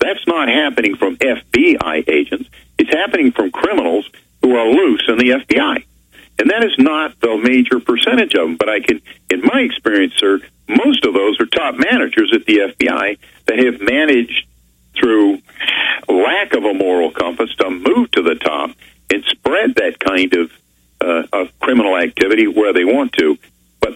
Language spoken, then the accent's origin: English; United States; Now, first of all, I'm an American citizen. You know, the way I say it is I am an American.